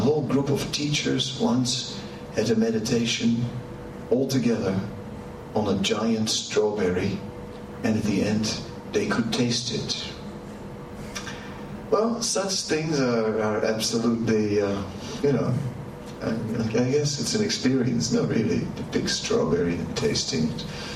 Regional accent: Amsterdam, North Holland, Netherlands; English is a second language; So there are many things, many ways, and I'm from Amsterdam and there is another type.

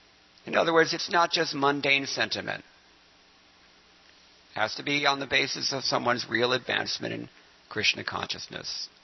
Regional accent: Culver City, California, United States; I grew up here in Culver City.

